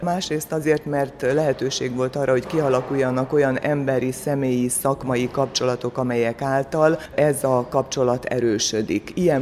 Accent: Méhkerék, Békés, Hungary; Mékerék az én kedvelt szülőfalum, az egyetlen olyan román település, ahol hát az utóbbi évekig teljes egészében románok lakták.

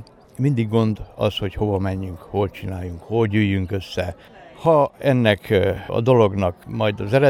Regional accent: Pecica, Arad County, Romania; hanem olyan pécskai magyarként, akit érdekelnek a közösség dolgai

